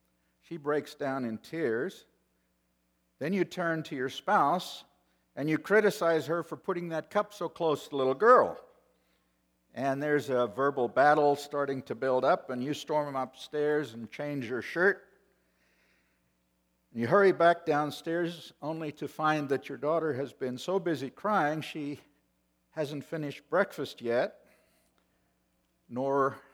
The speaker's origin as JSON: {"language": "English", "country": "South Africa", "tie": "born there", "said": "I was born in South Africa of parents who were of English, not American heritage."}